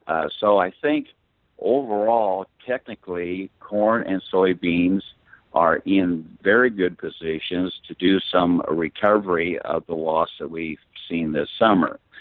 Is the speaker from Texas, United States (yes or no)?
yes; Texas, United States; since I'm from Texas